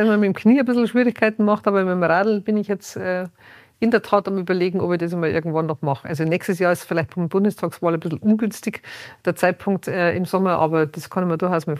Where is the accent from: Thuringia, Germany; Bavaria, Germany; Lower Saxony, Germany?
Bavaria, Germany; Feldkirchen-Westerham; Nach wie vor, da wo ich geboren bin.